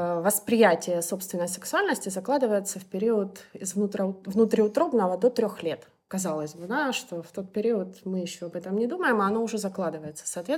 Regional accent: Kharkiv, Kharkiv Oblast, Ukraine; Я сама из Украины, из города Харьков. Родилась там. Там, собственно, всем и занималась.

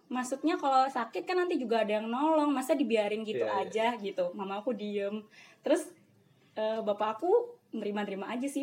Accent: Sampit, Central Kalimantan, Indonesia; now in Kediri, Indonesia; Kalau dari daerah aku sendiri ya, Sampit itu masih aku sama temen aku dari Kota Besi gitu.

